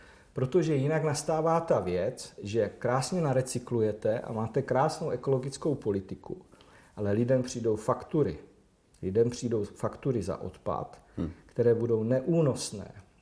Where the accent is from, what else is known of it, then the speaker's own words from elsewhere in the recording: Moravian-Silesian Region, Czechia; speciálně já jsem z Ostravska